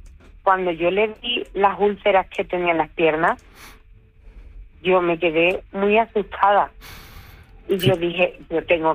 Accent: Medina Sidonia, Andalusia, Spain; now in Seville, Spain; Soy de Medina Sidonia, Cádiz.

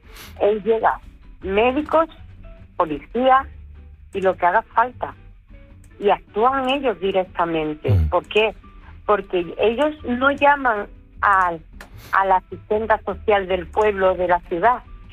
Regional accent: Medina Sidonia, Andalusia, Spain; now in Seville, Spain; Soy de Medina Sidonia, Cádiz.

